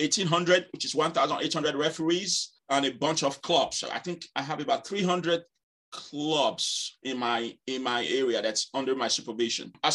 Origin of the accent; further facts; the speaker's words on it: Benin City, Edo, Nigeria; now in United States; Okay, so I came from a polygamous home. I was born and raised in Benin City. Like every Nigerian, we all played football